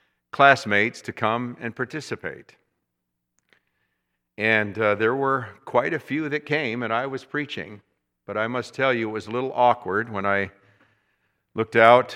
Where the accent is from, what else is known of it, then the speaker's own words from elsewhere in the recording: Union City, Michigan, United States; when I preached the message in my hometown, at least where I went to high school, in Union City, Michigan, on the occasion of my 20th high school reunion.